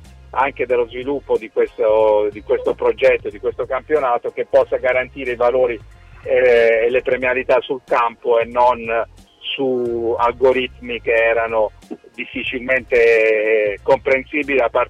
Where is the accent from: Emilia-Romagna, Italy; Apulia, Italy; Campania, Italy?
Apulia, Italy; Bari; Mi auguro, ripeto, da Barese